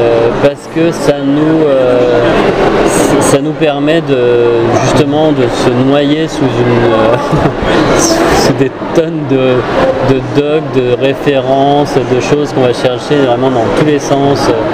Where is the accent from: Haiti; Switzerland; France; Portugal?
France; Paris, Île-de-France; parce que je suis parisien moi